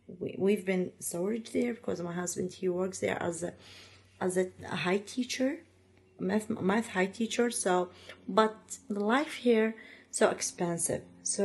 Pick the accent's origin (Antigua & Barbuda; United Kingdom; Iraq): Iraq; English is a second language; moved away as an adult; now in Pittsburgh, United States; I'm originally from Iraq. I live here. I've been here almost 6 years ago.